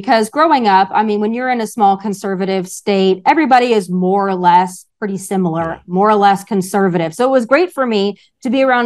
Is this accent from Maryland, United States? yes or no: no; Rapid City, South Dakota, United States; So I grew up in Rapid City, South Dakota, right? Mm-hmm. So it's a relatively small town in a small state.